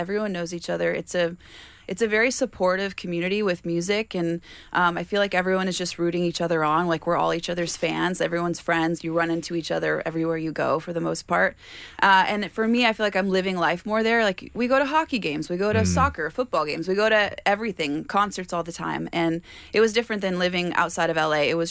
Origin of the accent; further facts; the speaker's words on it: Thousand Oaks, California, United States; also born or lived in Malibu; now in Nashville, United States; I was born in Malibu. I grew up like a little inland in Thousand Oaks. It's like 30 minutes inland.